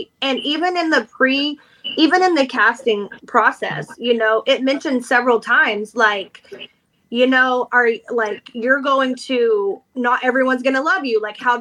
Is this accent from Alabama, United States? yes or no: no; Oklahoma, United States; I'm from Oklahoma. I used to get my ass beat by little boys in school. We're country out here.